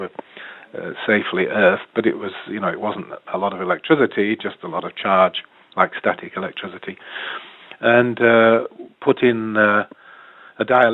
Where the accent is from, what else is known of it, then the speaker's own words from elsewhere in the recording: United Kingdom; now in United States; I'm a British MD living in California.